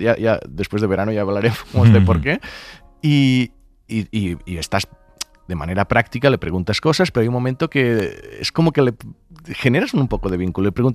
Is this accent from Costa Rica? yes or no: no; Catalonia, Spain; mira que soy del Delta del Ebre, allí mosquitos